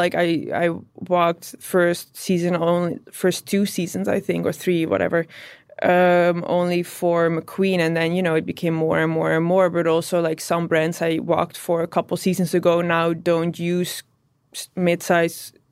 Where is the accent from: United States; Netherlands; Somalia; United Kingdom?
Netherlands; now in Amsterdam, Netherlands; So I grew up in the south of Holland, a small town. I mean, it's considered a city in the Netherlands, but I think it's quite a small town. Yeah, and I lived there until I was 17.